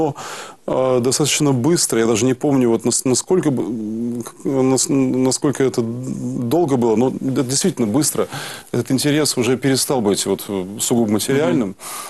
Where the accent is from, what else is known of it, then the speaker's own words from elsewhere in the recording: Perm, Perm Krai, Russia; Это было еще у меня на родине, в городе Перми. Я тогда был студентом Пермского музыкального, тогда еще училища, ныне колледжа.